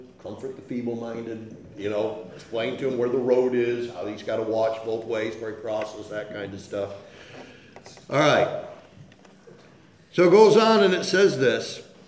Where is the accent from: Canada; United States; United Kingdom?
United States; Salamanca, New York; born there; My father sired me somewhere in Little Valley, New York, and I was born in Salamaica